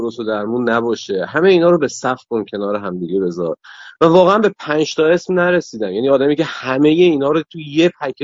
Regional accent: Tehran, Tehran Province, Iran; من 39 سال پیش در تهران ایران متولد شدم، محله گیشا.

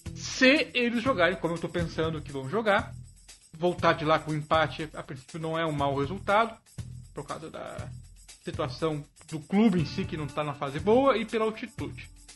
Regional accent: Brazil; Então não é porque eu sou brasileiro, que torcemos para o time e tal

